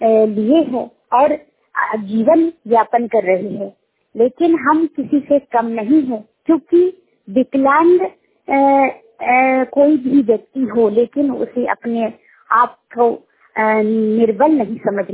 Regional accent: Gwalior, Madhya Pradesh, India; ग्वालियर की निवासी हूँ मैं

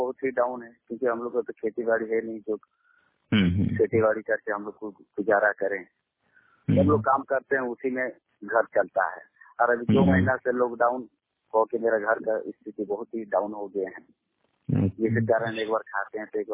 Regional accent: Jharkhand, India; मेरा पता जिला बोकारो पड़ता है, वो थाना जरेडी फिलेज मेरा गांव है, मेरा तेरह टोला पाथुरिया और पंचायत मेरा पड़ता है जगछंडा, जो पोस्ट है पाथुरिया।

